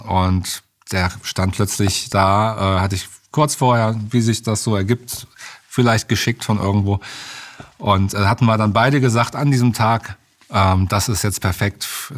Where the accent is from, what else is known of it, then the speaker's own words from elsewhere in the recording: Cologne, North Rhine-Westphalia, Germany; now in Berlin, Germany; ich komme aus Berlin, ich wohne in Berlin, aber ich komme ursprünglich aus Köln am schönen Rhein.